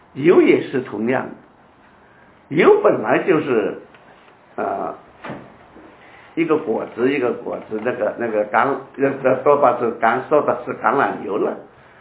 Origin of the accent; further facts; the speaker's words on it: China; 我想我们中国人年纪轻的也许不大知道了